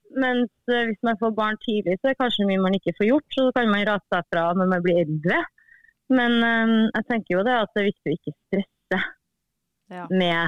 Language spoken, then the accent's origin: Norwegian; Steinkjer, Trøndelag, Norway; now in Trondheim, Norway; Jeg 43 år, og kommer fra Steinkjer opprinnelig, men bor nå i Trondheim.